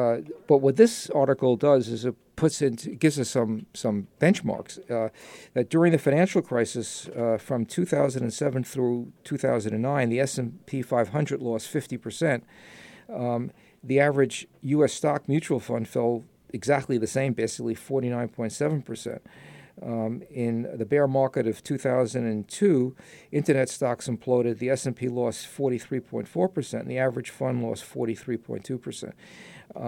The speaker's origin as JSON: {"language": "English", "region": "New York", "country": "United States", "accent": "New York", "said": "into my New York accent."}